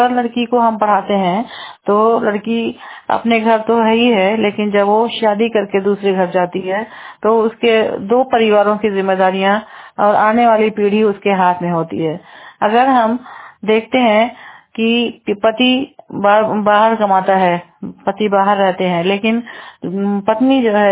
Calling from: Mau, Uttar Pradesh, India; मैं जनपद मऊ से हूँ

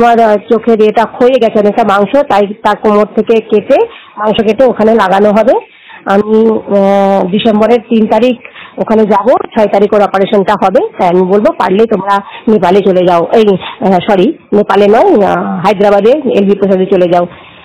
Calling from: West Bengal, India; বর্তমানে পশ্চিমবঙ্গ বীরভূম থেকে

